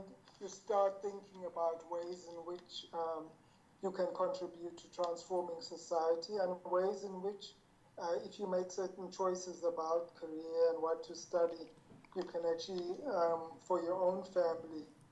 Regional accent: Rietvlei, KwaZulu-Natal, South Africa; born there; So I was born in an area called Rietvlei, which is part of the Amzumkulu district. And I think before the age of three, we traveled to Pietermaritzburg

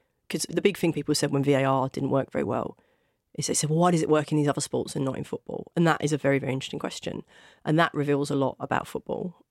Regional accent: London, United Kingdom; I'm from East London originally

